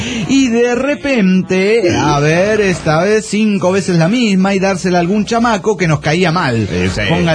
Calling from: Guadalajara, Jalisco, Mexico; de Guadalajara, Jalisco, México.

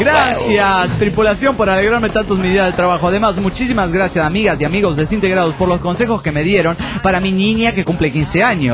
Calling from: Tibas, Costa Rica; Hola, soy … de Tibias, Costa Rica.

